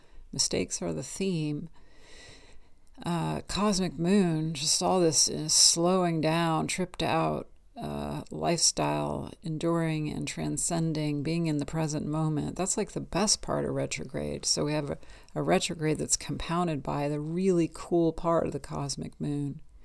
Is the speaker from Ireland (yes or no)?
no; California, United States; I'm from California. I'm from countercultural California. And I believe in that dialect.